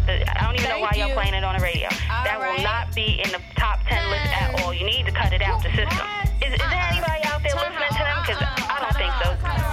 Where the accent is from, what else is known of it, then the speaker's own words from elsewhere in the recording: Brooklyn, New York, United States; I'm from Brooklyn.